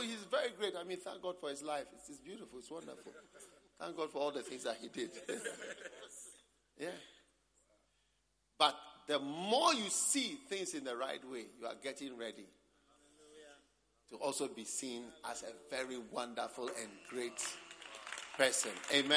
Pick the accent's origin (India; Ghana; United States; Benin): Ghana; You see me as a Ghanaian, I see you as a Tanzanian.